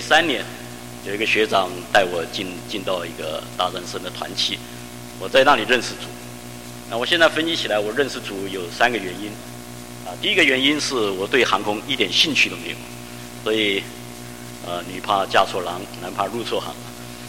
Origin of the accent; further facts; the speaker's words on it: Luodong, Yilan County, Taiwan; 所以我会讲四川话，眷村里面都是讲四川话，那，所以。搬到那个罗东镇的郊区那个眷村里面，所以我上学都是在宜兰，在通学